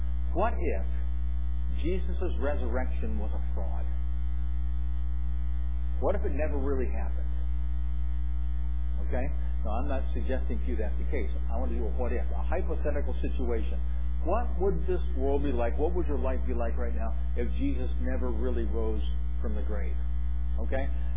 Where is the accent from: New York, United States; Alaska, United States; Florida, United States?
New York, United States; Corning; also born or lived in Painted Post; I was born in Corning Hospital, lived my first few years in Painted Post until the flood of 1972 displaced us, and then moved to Corning.